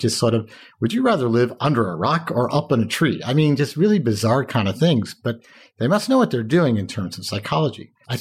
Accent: Westchester, New York, United States; I don't bribe people. I grew up in Westchester.

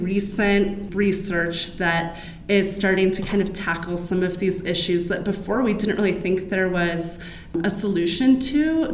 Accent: California, United States; And my home state, California, is doing a lot of this work.

